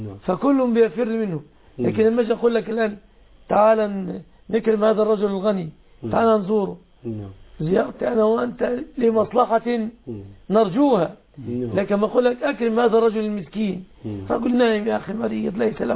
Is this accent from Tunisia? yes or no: no; Egypt